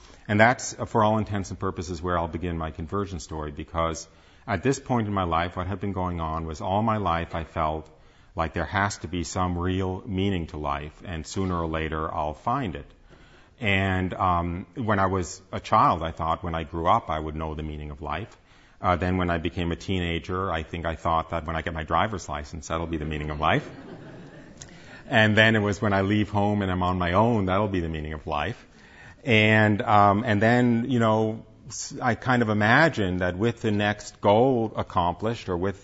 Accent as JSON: {"language": "English", "region": "New York", "country": "United States", "tie": "born there", "said": "So I was born outside of New York City."}